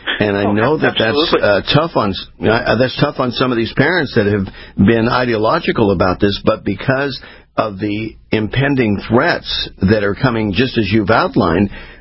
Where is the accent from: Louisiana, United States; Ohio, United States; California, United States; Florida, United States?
California, United States; Yeah, I was raised in California, so same thing during that era.